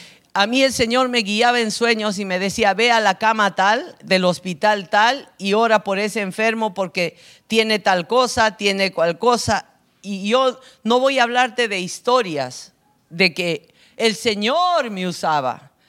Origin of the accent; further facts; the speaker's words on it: Huancayo, Junín, Peru; also born or lived in Finland; Cuando yo regresé de Finlandia a Perú, muy bonito, entusiasta, empecé a traer conciertos cristianos a mi pueblo, a Huancayo, que es una ciudad de más o menos 800,000 habitantes.